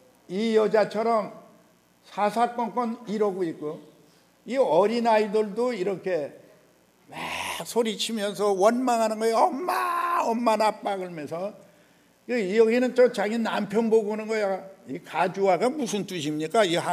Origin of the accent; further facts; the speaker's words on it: Pyongyang, North Korea; 황해도 사람이 제일 많이 그러고 평양 사람이 그래요. 저 평양에서 와 알아요.